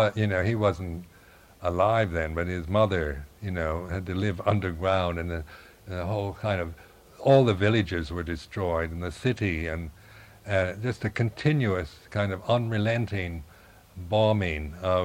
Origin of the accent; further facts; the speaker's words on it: United States; But I never felt any kind of resentment or hostility towards me as an American, you know.